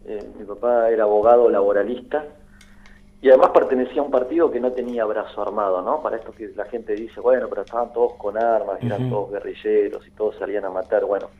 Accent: Mar del Plata, Buenos Aires Province, Argentina; moved away; also born or lived in Neuquén; pero nosotros somos de Mar del Plata. En el año 76 nos autoexiliamos a la ciudad de Neuquén

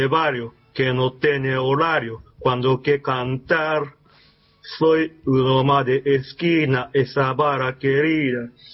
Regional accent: Japan; Soy japonés argentinizado y japonés muy tóxico.

